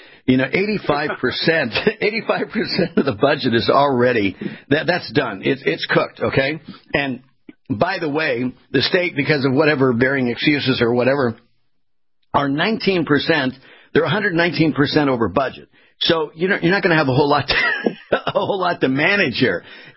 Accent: California, United States; It's really sad, and it breaks my heart to go back to my home state and see it in such shambles.

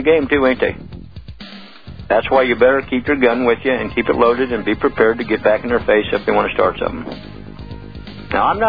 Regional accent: Iowa, United States; Sorry, Iowans. I mean, that's my home state, but that's what I feel about it.

